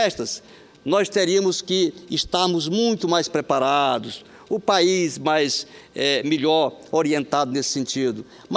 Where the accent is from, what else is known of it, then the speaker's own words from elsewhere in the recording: Rondônia, Brazil; Nós, que somos de Rondônia, senhora Presidente